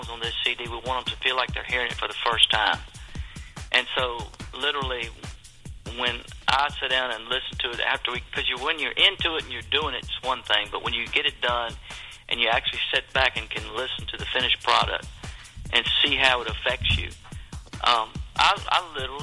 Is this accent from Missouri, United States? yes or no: no; Virginia, United States; talking about my life growing up in Virginia, about my mother and my father, which are gone on now